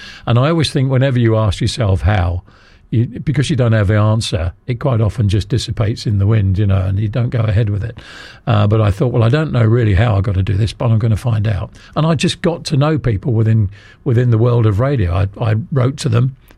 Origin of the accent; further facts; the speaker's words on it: East of England, United Kingdom; I grew up in Bedfordshire.